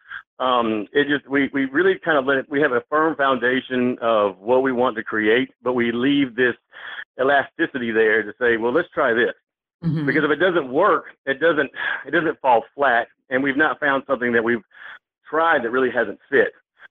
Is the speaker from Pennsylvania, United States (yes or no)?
no; Athens, Georgia, United States; I was born near Athens, Georgia, and I've spent my entire life in this state.